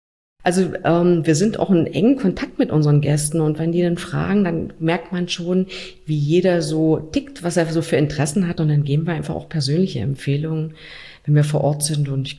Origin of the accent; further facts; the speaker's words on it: Saxony-Anhalt, Germany; obwohl ich Sachsen-Anhaltinerin bin, aber ich bin nicht in Ilsenburg geboren oder in Wernigerode, ist das für mich meine Heimat. Und ich habe vor vielen Jahren, als ich in den Harz gezogen bin